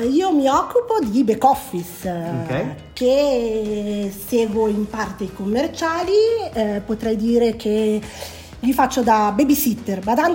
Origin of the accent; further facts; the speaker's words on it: Rho, Lombardy, Italy; ho voluto avvicinarmi un po' di più a casa, perché io sono di Rho